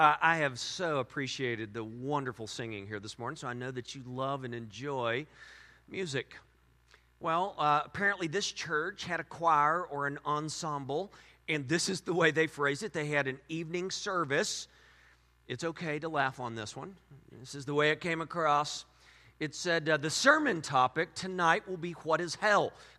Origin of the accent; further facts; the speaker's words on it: Texas, United States; I grew up in the Hurst-Euless-Bedford area, and back in the day, it was a big deal.